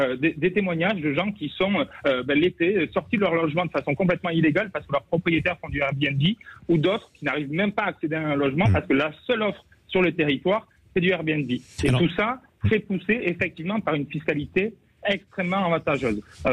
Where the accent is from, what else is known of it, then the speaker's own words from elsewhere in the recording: Nouvelle-Aquitaine, France; je ne suis pas du Finistère, je suis du Pays Basque et du Béarn.